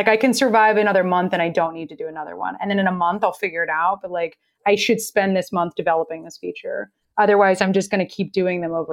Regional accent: Texas, United States; because I'm from Texas.

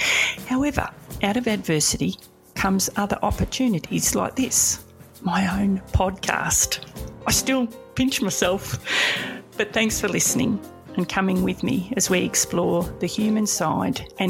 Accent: Edithvale, Victoria, Australia; I come from around that area. I grew up in Edith Vale.

